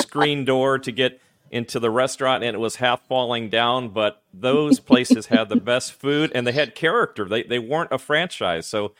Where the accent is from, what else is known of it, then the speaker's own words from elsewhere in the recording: Phoenix, Arizona, United States; also born or lived in Dallas; I grew up in Phoenix and Dallas, and we've lived here about 20 years.